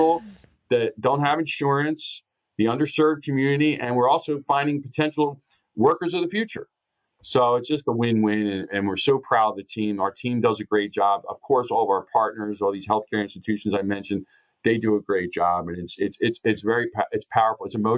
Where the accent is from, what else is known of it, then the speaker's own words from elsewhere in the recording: Upper Darby, Pennsylvania, United States; We went into my hometown of Upper Darby, Pennsylvania, and we're in a supermarket parking lot.